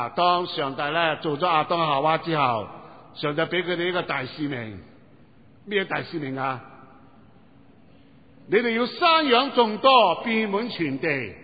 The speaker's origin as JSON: {"language": "Chinese", "country": "China", "said": "那么我们中国人有一句说话就好好有意思了"}